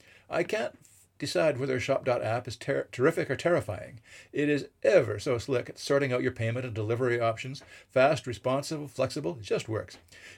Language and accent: English; Vancouver, British Columbia, Canada; Vancouver, my hometown, has a lot of pretty great small breweries.